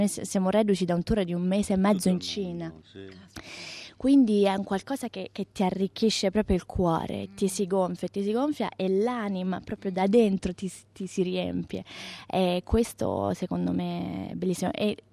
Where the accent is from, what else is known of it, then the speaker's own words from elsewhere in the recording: Pescara, Abruzzo, Italy; dai 12 ai 18 anni ho studiato nella mia città, io sono nata a Pescara, sono abruzzese.